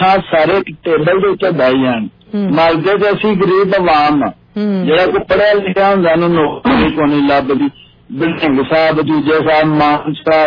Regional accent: Pakistan; ਮੈਂ ਪਾਕਿਸਤਾਨ ਤੋਂ ਬਿਲੋਂਗ ਕਰਦਾ

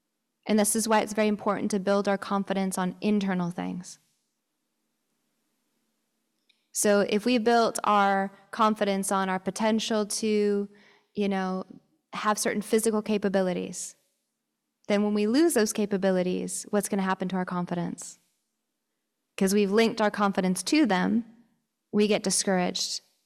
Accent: Seattle, Washington, United States; I remember one of the first Buddhist centers that I attended, it was where I grew up in Seattle.

